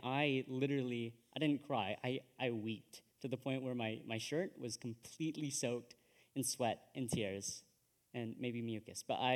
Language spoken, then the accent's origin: English; Brockville, Ontario, Canada; So I am from Brockville. I'm from here. I've been here for the last 18 years, and I'm currently going into second year at Queen's University in Kingston